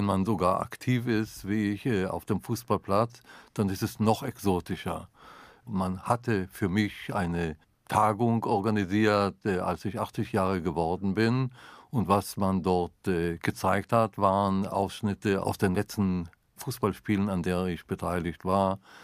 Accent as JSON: {"language": "German", "country": "Israel", "tie": "born or raised there", "said": "Ich bin in Israel aufgewachsen, ich weiß Bescheid"}